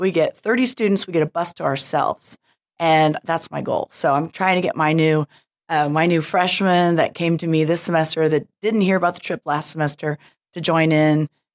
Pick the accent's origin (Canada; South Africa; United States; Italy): United States; Midwest; I said, hey, we're from the Midwest. We can do 3.5-4 hours easy.